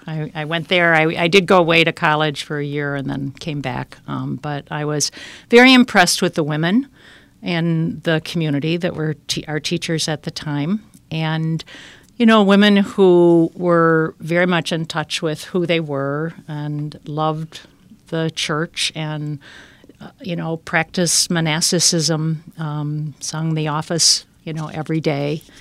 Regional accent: Wilmette, Illinois, United States; And then when I was ready to go to school, I was raised in Wilmette and went to St. Joseph's Parish in Wilmette.

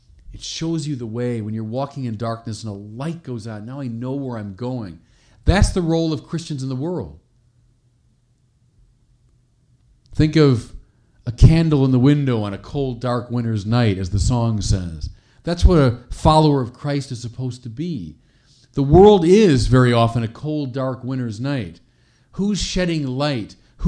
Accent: Chicago, Illinois, United States; Streets in my hometown, Chicago, have become a killing field.

